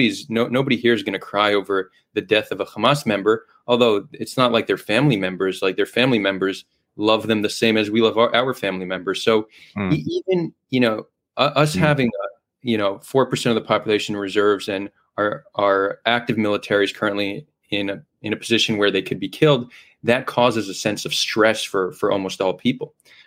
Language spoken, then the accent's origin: English; New Jersey, United States; moved away as an adult; also born or lived in New York; now in Israel; I was born in New York. I lived in New Jersey until I was 18 when I moved to Israel at age 18 and joined the IDF.